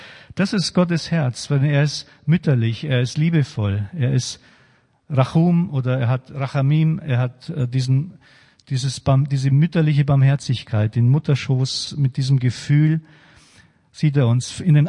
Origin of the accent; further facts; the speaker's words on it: Regensburg, Bavaria, Germany; Wir hatten auch einen schwedischen Pastor in Regensburg, wo ich herkomme, wo ich lange in der Gemeinde war.